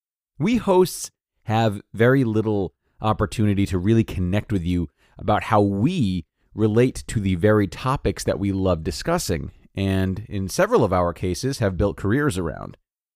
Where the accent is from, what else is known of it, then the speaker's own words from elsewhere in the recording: Rhode Island, United States; moved away as an adult; I am from Rhode Island. I'm 30 years old.